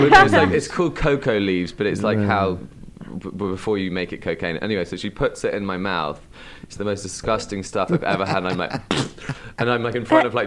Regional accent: South West England, United Kingdom; my parents still live in a very small town, in fact, where I grew up in Devon, in an old barn, converted barn.

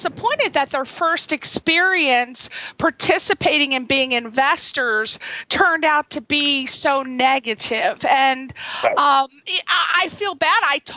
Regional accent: East Coast, United States; I'm from the East Coast, and people on

